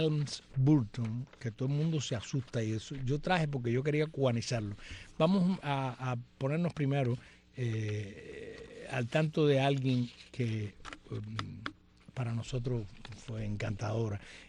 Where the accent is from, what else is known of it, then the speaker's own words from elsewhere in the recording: Camagüey, Cuba; Vilaplana y yo, que somos camagüeyanos los dos, siempre hablamos.